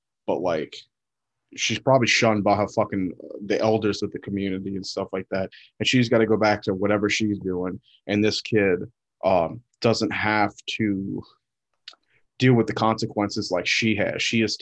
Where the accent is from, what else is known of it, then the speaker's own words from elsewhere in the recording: the South, United States; But for me, growing up in the South, you know, they make from very young